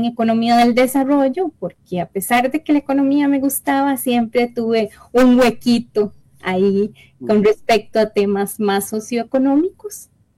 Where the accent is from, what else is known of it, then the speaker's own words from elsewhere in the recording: Punta Arenas, Magallanes, Chile; born there; also born or lived in San José; Nací en Punta Arenas, mis papás vivían en Grecia, se casaron, se trasladaron a vivir a Punta Arenas porque mi papá trabajaba en Fertica, en Punta Arenas, y viví en Punta Arenas durante 6 años